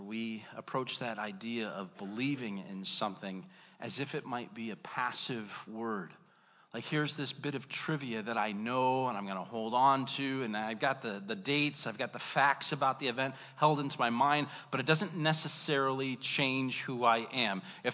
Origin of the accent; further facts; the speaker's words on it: Indiana, United States; I grew up in Northwest Indiana.